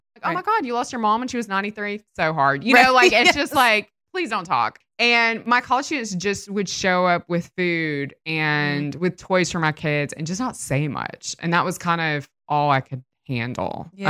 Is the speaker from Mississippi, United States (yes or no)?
yes; Mississippi, United States; I grew up in Mississippi. We're surrounded by a lot of sort of more evangelical, we'll use the tattered version of the word, but fervent, I would say, Christians